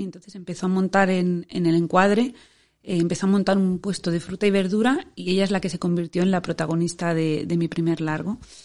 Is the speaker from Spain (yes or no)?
yes; Madrid, Community of Madrid, Spain; Soy de Madrid, pero mi trayectoria en el mundo del cine empezó en Turín, en realidad.